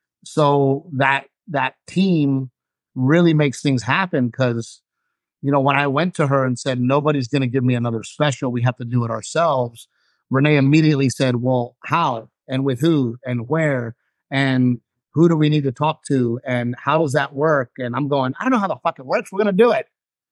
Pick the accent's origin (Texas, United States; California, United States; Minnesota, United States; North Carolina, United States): Texas, United States; Corpus Christi; people in Corpus Christi think I'm famous and they see the special, then I will always sell tickets in my hometown.